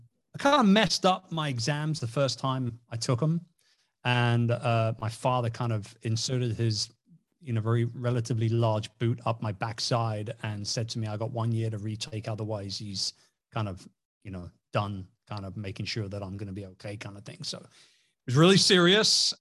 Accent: Wimbledon, London, United Kingdom; I'm a Londoner, you know, born and raised Wimbledon, about 10 minutes away from Centre Court there in the tennis club.

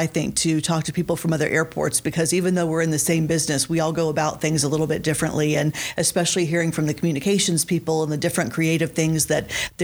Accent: Orlando, Florida, United States; close to my old stomping grounds in Orlando.

